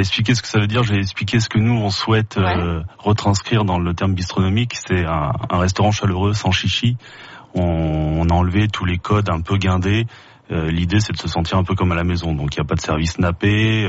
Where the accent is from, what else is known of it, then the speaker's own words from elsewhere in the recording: Angoulême, Nouvelle-Aquitaine, France; also born or lived in Paris; D'Angoulême, exactement.